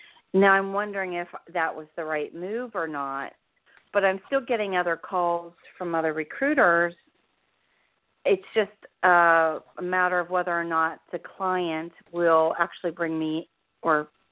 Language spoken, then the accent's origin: English; Pittsburgh, Pennsylvania, United States; now in New Jersey, United States; Should I go back to, I'm originally from Pittsburgh. Should I go back towards our area? Should I finally settle down here in New Jersey permanently?